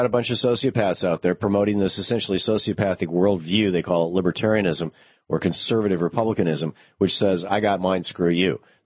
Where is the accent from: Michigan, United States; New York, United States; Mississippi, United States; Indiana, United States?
Michigan, United States; I grew up in Michigan, which was when it was booming as a manufacturing center